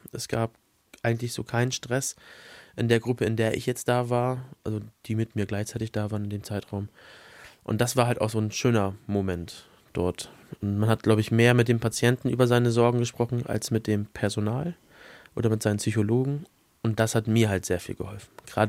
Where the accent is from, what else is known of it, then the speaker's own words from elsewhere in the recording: Bremen, Germany; ganz, ganz bisschen auch in Walle, in meiner Heimat.